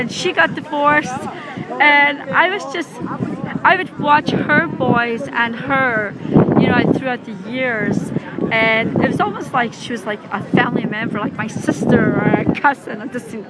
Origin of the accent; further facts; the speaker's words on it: Edinburgh, Scotland, United Kingdom; moved away as an adult; now in New York, United States; I grew up in, I'm actually from Edinburgh, Scotland. I lived in Scotland for 19 years.